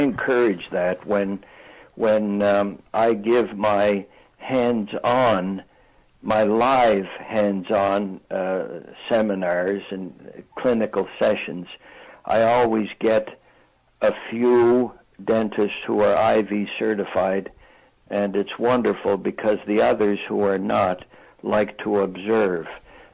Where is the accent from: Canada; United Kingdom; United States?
Canada; Sydney, Nova Scotia; born there; I was born in Sydney, Cape Breton. Cape Breton is a tiny little island attached to Nova Scotia, the province of Nova Scotia.